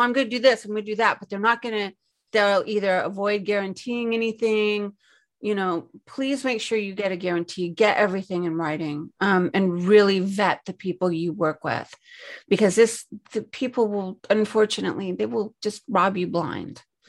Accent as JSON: {"language": "English", "town": "Los Angeles", "region": "California", "country": "United States", "tie": "born or raised there", "said": "And the beginning is, I'm an only child. I grew up in Los Angeles. I was raised primarily by my grandmother, who was my best friend."}